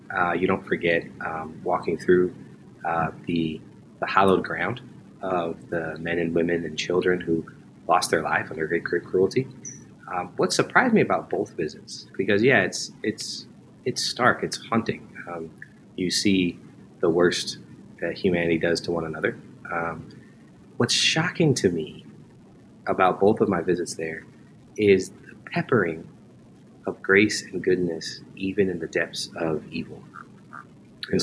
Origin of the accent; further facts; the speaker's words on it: Connecticut, United States; Born and raised in Connecticut, came to school in Dallas at the University of Dallas, just down the road from here.